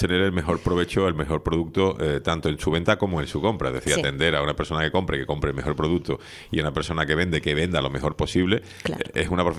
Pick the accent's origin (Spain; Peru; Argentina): Spain; Seville, Andalusia; Yo vengo de Sevilla, yo cambio, no cambio ahora ya, vamos.